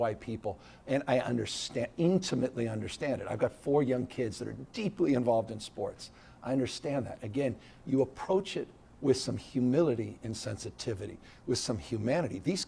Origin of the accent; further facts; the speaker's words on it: San Francisco, California, United States; I grew up in San Francisco. My first taste of politics was the early memories around the Briggs Initiative in the 70s.